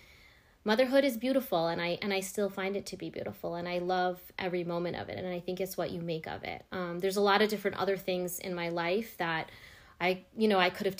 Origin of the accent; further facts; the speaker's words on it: New York, United States; also born or lived in Canada; I was born in Canada a long time ago. And then I pretty much been in New York my whole life. I was raised in Long Island, and I went to high school over there, and then I also went to college over there.